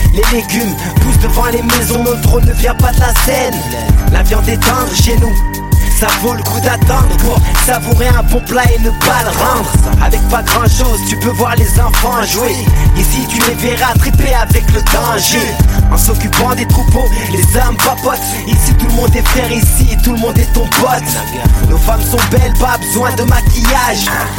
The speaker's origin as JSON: {"language": "French", "town": "Oujda", "region": "Oriental", "country": "Morocco", "said": "Je viens du Maroc, plus précisément de Oujda. Mes parents sont originaires de Ansfa, de la montagne."}